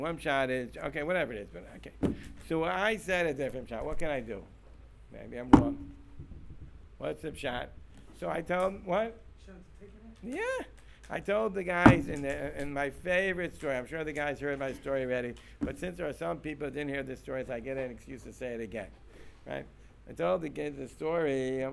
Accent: United States; I'm a stranger. I'm an American. I don't belong to this shul.

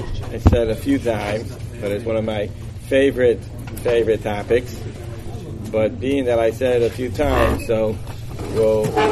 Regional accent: United States; here I'm a young guy, I'm an American.

